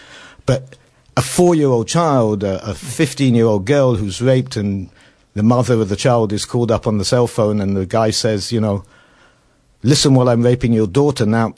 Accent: United Kingdom; born there; moved away; I'm a British citizen. I also happen to be an Israeli citizen, and I wanted to lay this out from the beginning. I was born here in the UK. I moved to Israel.

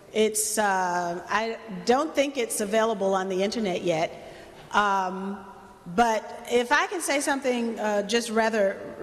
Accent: the South, United States; well, I'm from the South, you know, it should have started in the South.

